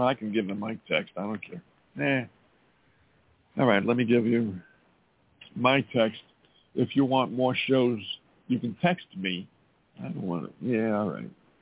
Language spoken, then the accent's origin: English; Montana, United States